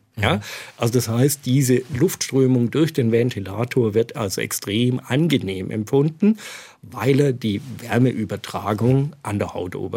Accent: Ellwangen, Baden-Württemberg, Germany; Ich komme tatsächlich aus Ellwangen und habe hier in Stuttgart studiert und von daher kenne ich die Gegend sehr gut.

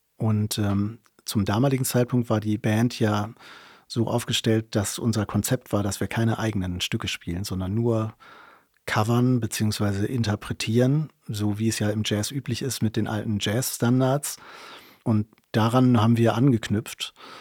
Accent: Remscheid, North Rhine-Westphalia, Germany; aber mein Papa war früher Mitglied der Folk-Initiative in Remscheid, meine Heimatstadt

